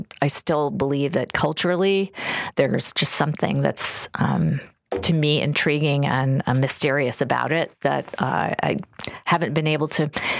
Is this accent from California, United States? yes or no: no; New Orleans, Louisiana, United States; now in Indianapolis, United States; No, I'm from New Orleans. You know, that's been very influential to me. I really miss it.